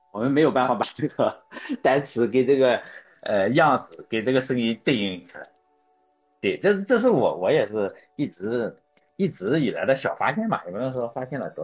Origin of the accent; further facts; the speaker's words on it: China; Chinese is a second language; 尤其我们是中国人嘛，又不是母语